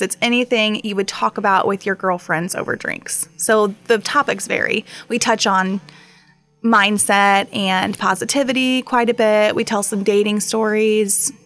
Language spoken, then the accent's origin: English; Bethalto, Illinois, United States; also born or lived in South Roxana; Well, actually, I grew up in South Roxana and Bethalto. My dad was a South Roxana police officer.